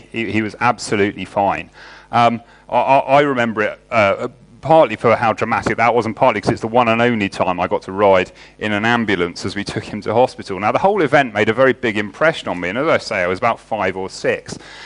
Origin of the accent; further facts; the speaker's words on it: East of England, United Kingdom; Now, I've lived in the West Country since I was a student, but I grew up in Hertfordshire, just north of London, which meant that summer holidays, half terms and so on, were always regular trips into London to see the sights.